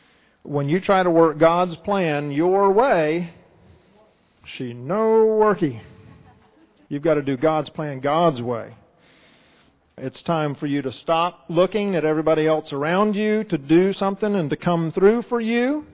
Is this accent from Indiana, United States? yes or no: no; Florida, United States; I grew up in Florida and used to scuba dive in these rivers all the time